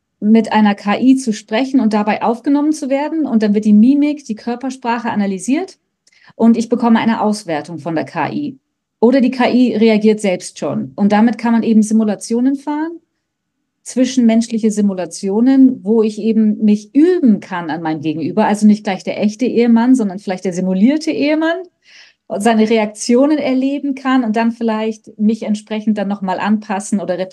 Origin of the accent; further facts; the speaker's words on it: Scotland, United Kingdom; now in Munich, Germany; Ich komme ursprünglich aus Schottland, bin seit über 30 Jahren in München